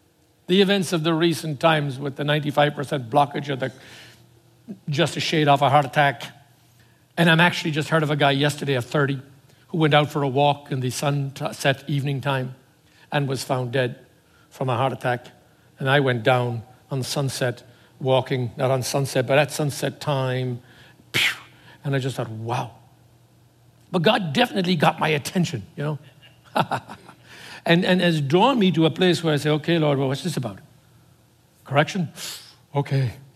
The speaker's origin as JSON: {"language": "English", "town": "Tipperary", "region": "Munster", "country": "Ireland", "tie": "born or raised there", "said": "I always remember my hometown of Tipperary"}